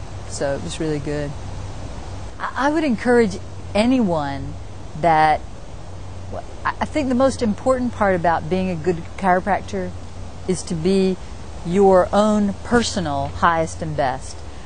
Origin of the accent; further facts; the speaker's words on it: St. Augustine, Florida, United States; So I ended up in the last place that I thought I would return, which was back to my hometown in St. Augustine.